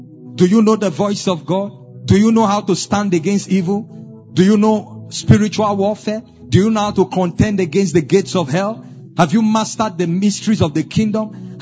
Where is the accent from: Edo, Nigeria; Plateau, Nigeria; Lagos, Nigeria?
Plateau, Nigeria; I come from Plateau State. The tribe I come from, very proud and wonderful tribe, Tarok Nation. Mighty people, they are warriors by nature.